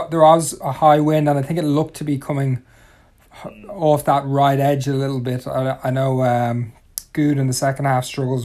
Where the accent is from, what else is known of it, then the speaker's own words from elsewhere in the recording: Leinster, Ireland; even despite obviously being Irish and from Leinster